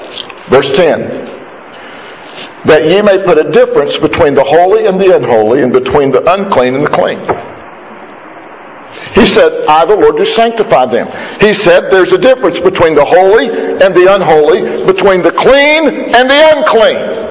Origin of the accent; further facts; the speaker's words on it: West Virginia, United States; I use that in West Virginia. I'm from West Virginia. Originally born in West Virginia.